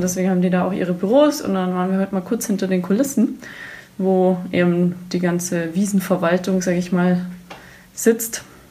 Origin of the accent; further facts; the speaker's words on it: Munich, Bavaria, Germany; als Münchner